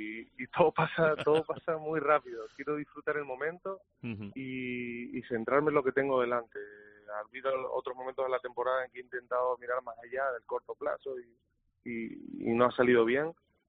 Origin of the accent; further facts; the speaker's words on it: Tenerife, Canary Islands, Spain; y eso para mí, que soy de Tenerife, pues un orgullo tremendo.